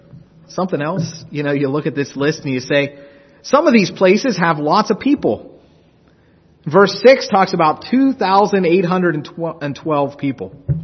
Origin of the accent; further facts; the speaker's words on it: East Liverpool, Ohio, United States; also born or lived in West Virginia / South Carolina; we had been in South Carolina for a while, but originally we're from Ohio and West Virginia, East Liverpool and Newell.